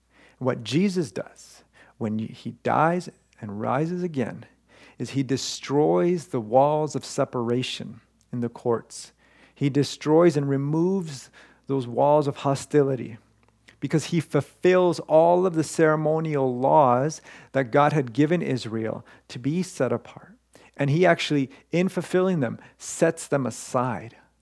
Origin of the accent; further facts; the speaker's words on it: Honduras; I was from Honduras.